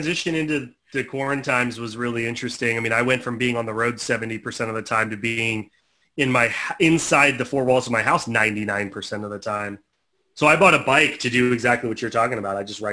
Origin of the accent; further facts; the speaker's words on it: Tampa, Florida, United States; moved away as an adult; Born and raised in Tampa, Florida. So I lived in Tampa, Florida from birth until I graduated college. And then I struck out and moved to the Midwest.